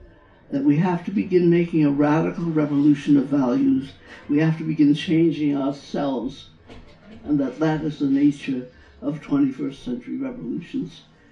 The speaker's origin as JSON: {"language": "English", "region": "New York", "country": "United States", "tie": "born or raised there", "lives_now": "Detroit, United States", "said": "I'm a New Yorker. I don't feel like one at this moment, but I grew up in New York, in Jackson Heights. I went to college at Barnard College."}